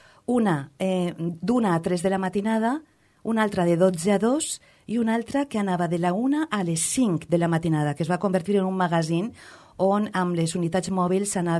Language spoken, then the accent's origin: Catalan; Alcoi, Valencian Community, Spain; moved away as an adult; also born or lived in Barcelona; Jo venia d'Alcoi, on els meus pares i el meu germà, que té 7 anys més que jo, parlaven en valencià. Però a mi, que era una senyorita que s'havia criat en una escola de monges en aquell tardofranquisme, em parlaven en castellà.